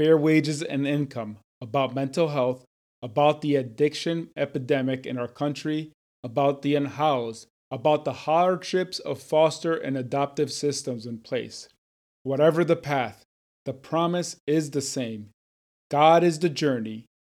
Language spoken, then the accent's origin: English; New Haven, Connecticut, United States; I grew up in New Haven on Howard Avenue. We lived next door to the fire station and across the street from the big Spanish church. It's a lot different than this town of Bethany.